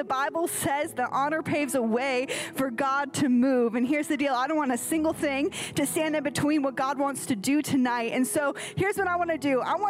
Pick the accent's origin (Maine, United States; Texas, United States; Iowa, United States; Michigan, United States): Michigan, United States; also born or lived in Minnesota; But I grew up in Michigan and our hot spot was Florida